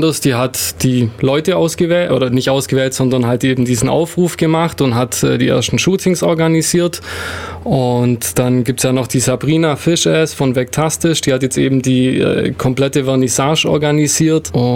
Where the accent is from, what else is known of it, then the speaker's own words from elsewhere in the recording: Ulm, Baden-Württemberg, Germany; ich wohne zwar nicht in Ulm, aber Ulm ist meine Heimatstadt.